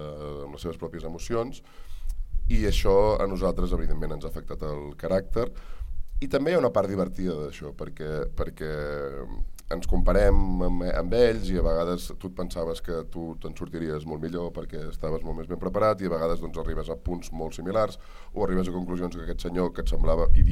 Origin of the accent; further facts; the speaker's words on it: Salt, Catalonia, Spain; perquè jo sóc de Salt